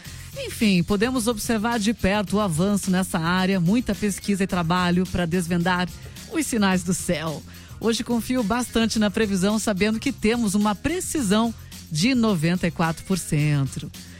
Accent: Curitiba, Paraná, Brazil; E como bom curitibano que sou, levei minha experiência das três estações no mesmo dia daqui para tentar estar sempre prevenido.

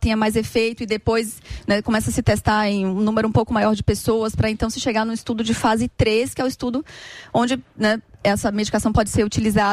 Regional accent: Bahia, Brazil; Eu sou baiana.

